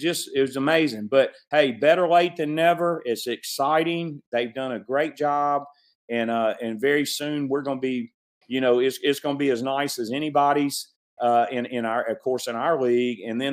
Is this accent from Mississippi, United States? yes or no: yes; Hattiesburg, Mississippi, United States; I grew up here in Hattiesburg, and you know, I my first concert was 1981